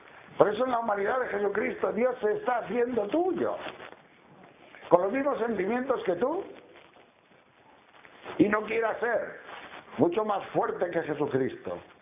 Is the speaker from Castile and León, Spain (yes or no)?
yes; León, Castile and León, Spain; now in Palencia, Spain; nosotros vivimos en una ciudad en Palencia, mi familia, pero el pueblo de León, pues yo soy de León, pueblito donde vamos por el verano